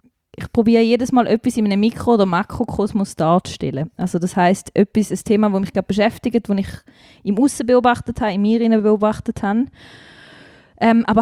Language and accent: German; Croatia; Ich bin schon in der Pampa aufgewachsen, in Kroatien.